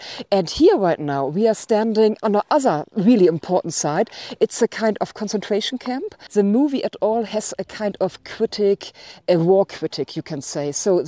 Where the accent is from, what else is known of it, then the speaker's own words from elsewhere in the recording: Berlin, Germany; I'm a historian from Berlin in Germany.